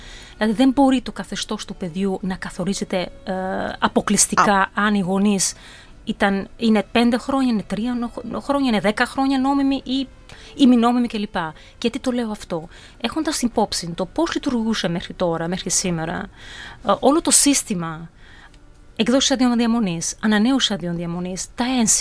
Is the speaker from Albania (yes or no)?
yes; Albania; now in Greece; Είμαι από την Αλβανία, ναι.